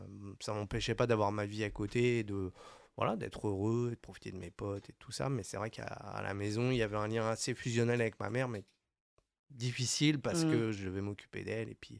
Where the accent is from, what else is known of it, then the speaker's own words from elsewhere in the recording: Fresnes, Île-de-France, France; je suis né à Paris, mais j'ai grandi, j'ai toujours vécu à Fresnes.